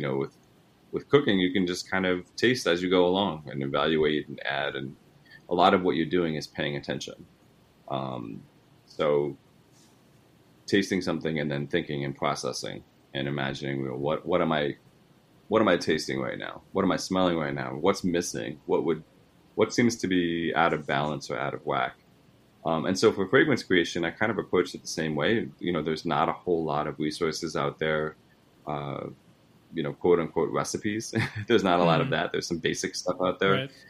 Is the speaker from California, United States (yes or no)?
no; New York, United States; I'm from New York, and my parents are Italian.